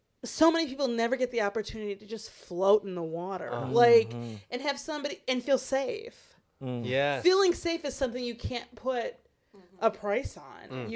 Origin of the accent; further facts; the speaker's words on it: Michigan, United States; when I went to the University of Michigan, because I'm from Michigan, it's an in-state school for me.